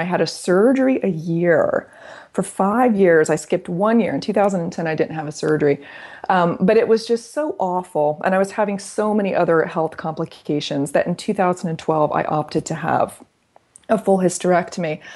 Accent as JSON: {"language": "English", "region": "Florida", "country": "United States", "tie": "born or raised there", "said": "I grew up in a very, very conservative home here in the South. I'm from Florida."}